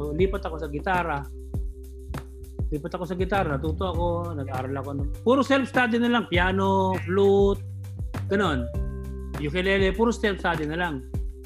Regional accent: Quezon City, Metro Manila, Philippines; born there; pinanganak ako sa Project 4 Quezon City, Quirino Hospital, alas 7:41 ng umaga, December 23.

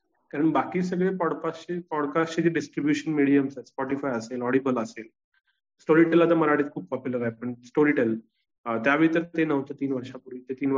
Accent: Kolhapur, Maharashtra, India; now in Pune, India; मी कोल्हापुरातलं जरी असलो तरी मी कोल्हापूर शहरात वाढलो, मला मूळ गाव नाहीये, आमची सगळी टीम शहरी आहे, मी पुण्यात राहतो.

